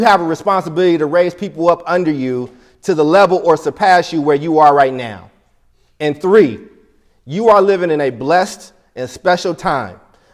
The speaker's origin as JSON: {"language": "English", "town": "Oakland", "region": "California", "country": "United States", "tie": "born or raised there", "also_born_or_lived": "Chicago", "said": "asked me what my experience was living in Chicago and growing up in Oakland"}